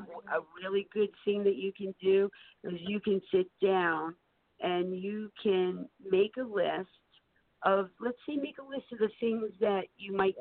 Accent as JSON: {"language": "English", "region": "New Jersey", "country": "United States", "tie": "born or raised there", "said": "So I know western New Jersey. I grew up in New Jersey, so I know about it."}